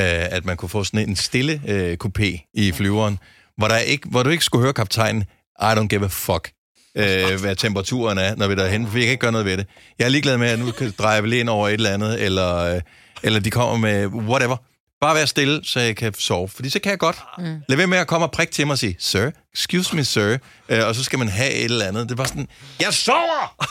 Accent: Bogense, Region of Southern Denmark, Denmark; Det er byen, hvor jeg er opvokset i.

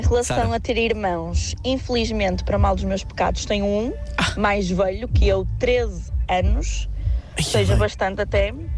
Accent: Viseu, Portugal; sou de Viseu.

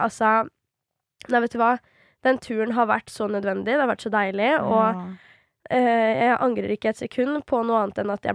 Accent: Svelvik, Vestfold, Norway; Men nå er jo ikke jeg originalt fra Drammen. Eller jeg er jo fra Svelvik, ikke sant?

